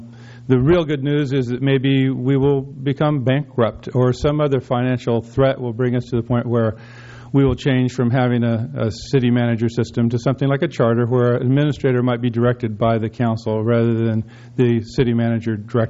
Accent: Morro Bay, California, United States; from Morro Bay.

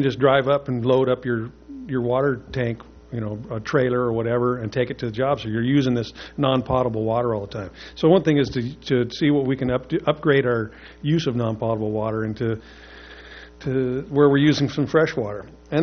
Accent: Morro Bay, California, United States; I'm from Morro Bay.

